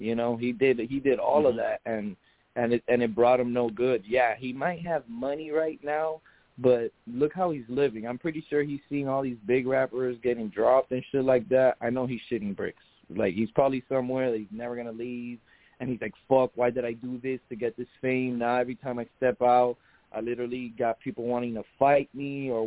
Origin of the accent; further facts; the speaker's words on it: Florida, United States; You know, I'm from Florida, self-defense all day, you know.